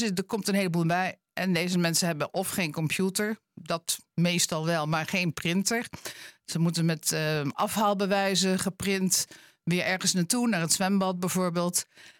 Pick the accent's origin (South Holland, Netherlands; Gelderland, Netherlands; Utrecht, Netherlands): Utrecht, Netherlands; Eemnes; ik kom uit Eemnes